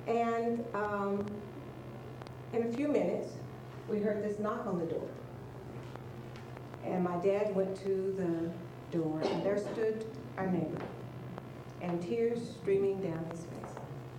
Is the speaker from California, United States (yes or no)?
no; Philadelphia, Tennessee, United States; I grew up in Tennessee, a real small town called Philadelphia, Tennessee, near Knoxville, the Smoky Mountain area.